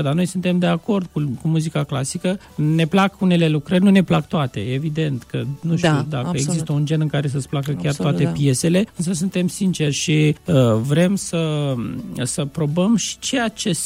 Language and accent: Romanian; Iași, Iași County, Romania; toți suntem din Iași